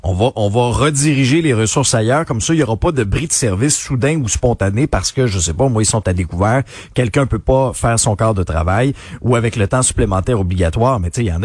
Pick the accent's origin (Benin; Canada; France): Canada; Quebec; ma région natale, l'Abitibi-Témiscamingue